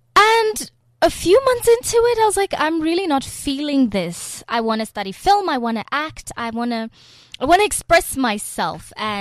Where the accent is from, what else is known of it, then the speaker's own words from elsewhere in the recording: Gaborone, South-East District, Botswana; I'm from Gaborone, Botswana.